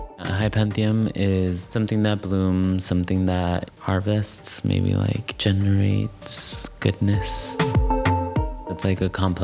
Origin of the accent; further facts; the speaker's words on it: Huntington Park, California, United States; So I grew up in Huntington Park.